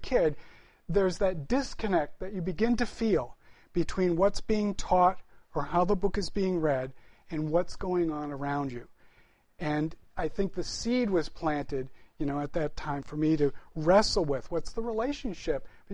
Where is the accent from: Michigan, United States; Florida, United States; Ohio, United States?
Michigan, United States; Detroit; And it was the late 60s, and I grew up in the Detroit area, and there were race riots.